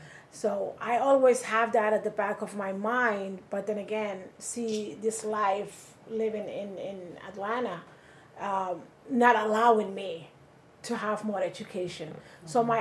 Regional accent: Somalia; English is a second language; now in Maine, United States; I am originally from Somalia, East Africa. I came to Maine in 2005, and I lived in Lewiston at that time.

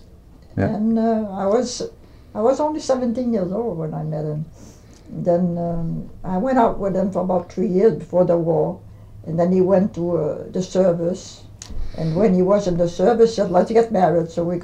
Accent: Maine, United States; born or raised there; also born or lived in Canada

